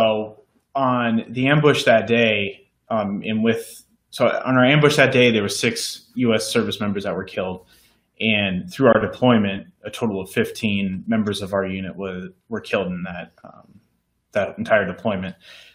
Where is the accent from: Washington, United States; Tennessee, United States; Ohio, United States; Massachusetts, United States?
Washington, United States; Seattle; I grew up in Seattle, Washington, enjoyed doing everything outdoors.